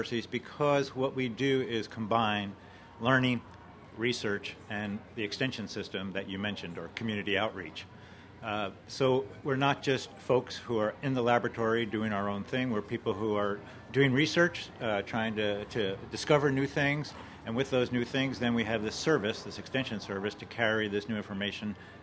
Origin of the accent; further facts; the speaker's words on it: Missouri, United States; Yeah, okay. So I'm from Missouri.